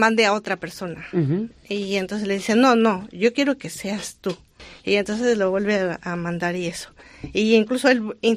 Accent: Mexico; now in Vitoria, Spain

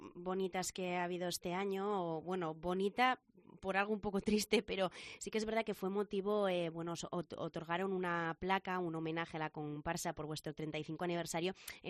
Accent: Pamplona, Navarre, Spain; now in Tudela, Spain; bueno, no soy tudelana, soy de Pamplona, pero me pasaba un poco lo mismo con los de aquí

